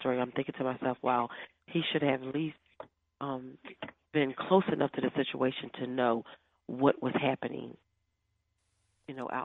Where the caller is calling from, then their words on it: Philadelphia, Pennsylvania, United States; I'm calling from Philadelphia.